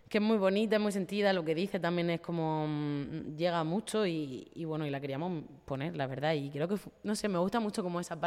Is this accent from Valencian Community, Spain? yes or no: yes; Correntías, Valencian Community, Spain; grabado en Correntías, que es de donde soy yo.